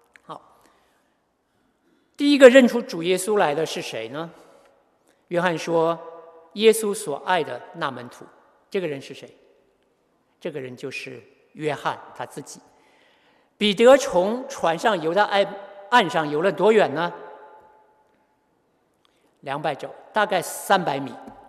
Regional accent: Northeast China, China; accent: Northeastern; 累到都用我们东北话、东北人讲，都拉拉胯了

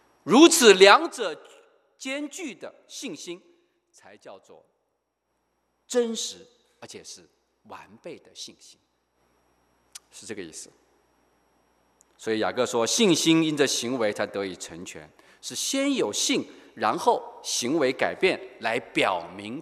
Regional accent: China; 就像我们中国人，我们讲到孔子，我们讲到孔子，孔子是我们中国人所谓的什么至圣先师啊，

